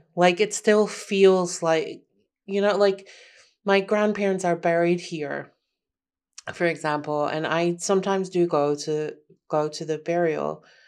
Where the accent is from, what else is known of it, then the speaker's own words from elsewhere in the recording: Amsterdam, North Holland, Netherlands; I grew up around Amsterdam. So Amsterdam feels familiar, but I find Amsterdam quite annoying.